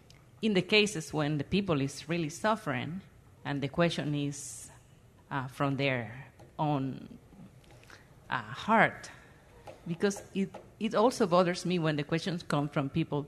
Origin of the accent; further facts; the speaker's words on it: Dominican Republic; I am from the Dominican Republic in the Caribbean.